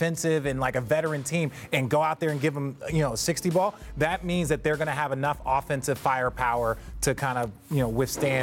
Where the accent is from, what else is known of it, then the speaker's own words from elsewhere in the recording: Phoenix, Arizona, United States; growing up in Phoenix, I'm glad that you're going to throw the towel throw.